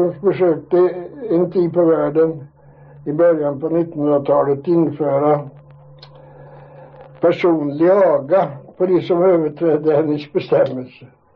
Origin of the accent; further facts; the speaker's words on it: Ljung, Östergötland, Sweden; born there; Jo, jag är född 1890 i Ljungs församling under Ljungs säteri.